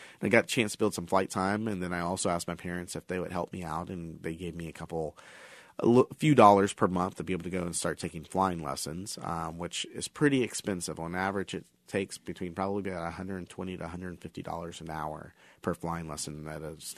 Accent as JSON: {"language": "English", "town": "Augusta", "country": "United States", "tie": "born or raised there", "said": "got a list of all the local pilots that participated in the program in my hometown of Augusta."}